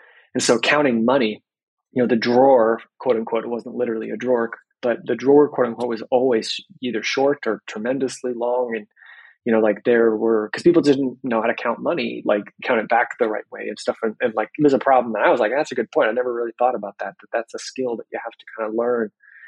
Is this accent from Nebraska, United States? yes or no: yes; Nebraska, United States; also born or lived in California; I was in California at the time. I grew up in Nebraska. But I had moved to California